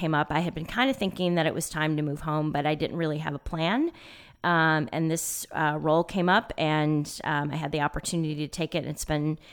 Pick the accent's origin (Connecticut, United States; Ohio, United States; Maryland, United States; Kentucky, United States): Ohio, United States; Rocky River; I am. I grew up in Rocky River.